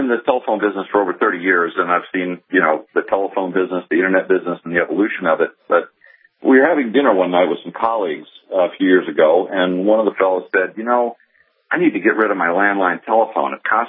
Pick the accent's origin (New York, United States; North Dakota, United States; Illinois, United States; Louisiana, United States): North Dakota, United States; Grand Forks; I remember driving by that Air Force base when I grew up in Grand Forks and seeing those bombers parked on the ready alert pad.